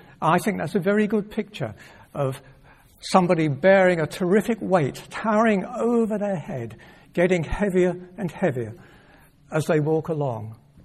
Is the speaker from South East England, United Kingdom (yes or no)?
yes; Dorking, South East England, United Kingdom; when I was growing up in Dorking. We had a coal fire and a coal boiler in the kitchen.